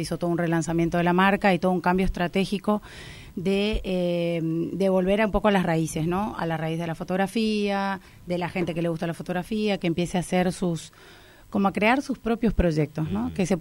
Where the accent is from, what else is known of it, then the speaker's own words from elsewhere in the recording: Posadas, Misiones, Argentina; moved away as an adult; now in Madrid, Spain; Sí, soy de Posadas.